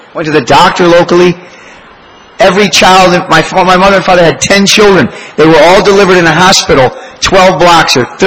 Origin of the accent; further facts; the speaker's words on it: Detroit, Michigan, United States; When I was a boy, growing up in Detroit, Michigan, our doctor was a block and a half from our house.